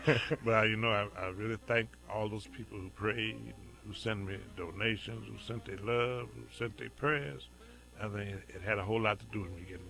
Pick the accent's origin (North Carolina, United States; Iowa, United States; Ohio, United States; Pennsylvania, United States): Iowa, United States; Des Moines; born there; When I was a kid, I was born in Des Moines, Iowa, so a lot of my family's in Iowa, so I would spend the summers in Davenport and Cedar Rapids.